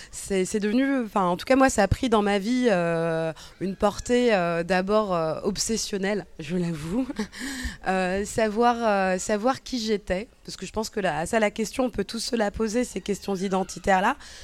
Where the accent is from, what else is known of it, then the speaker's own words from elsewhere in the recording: France; also born or lived in Cabinda, Angola; on penserait que je suis née en France, que j'ai grandi ici. J'ai grandi ici, j'ai fait mes études ici, mais je ne suis pas née ici. Et même le fait de me faire reconnaître angolaise, cabindaise ou même française, ça a été très, très compliqué pour moi.